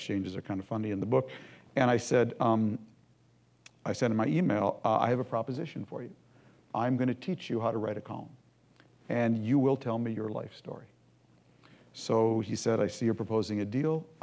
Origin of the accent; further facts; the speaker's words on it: St. Louis Park, Minnesota, United States; Because I grew up in Minnesota in the 50s and 60s in a time and a place when politics worked.